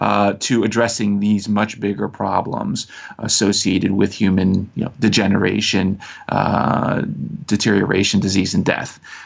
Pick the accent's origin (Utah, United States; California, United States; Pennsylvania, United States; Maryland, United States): Pennsylvania, United States; Philadelphia; So I was brought up here in the Philadelphia area.